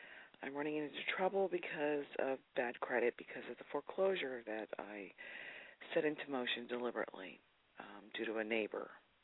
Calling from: Pennsylvania, United States; Pennsylvania.

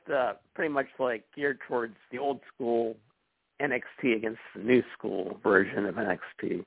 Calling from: Cumberland, Maryland, United States; from Cumberland, Maryland.

